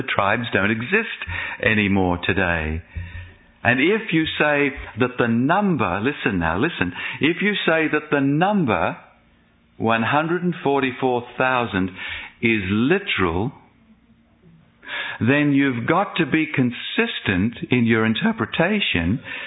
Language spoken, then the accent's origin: English; Australia; And I'm from Australia, that place that's upside down.